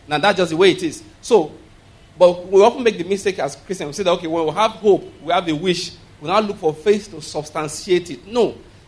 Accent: Nigeria; Assuming I don't know anybody there, I don't live there, but because I'm a Nigerian, I'm so connected what is going on there.

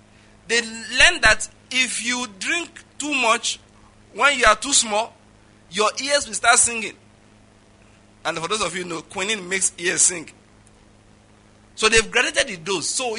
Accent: West, Nigeria; I'm from the West in Nigeria. I can give a bit of the traditional history there.

